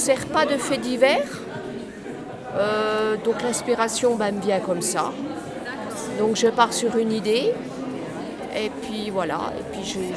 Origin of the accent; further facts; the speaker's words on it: Saint-Maurice-Colombier, Bourgogne-Franche-Comté, France; Donc, je suis de Saint-Maurice-Colombier, tout à côté de l'Île-sur-le-Doubs.